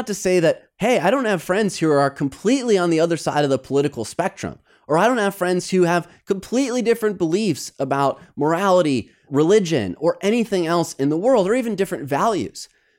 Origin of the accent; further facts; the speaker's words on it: Midwest, United States; Growing up in the Midwest, I love sarcasm.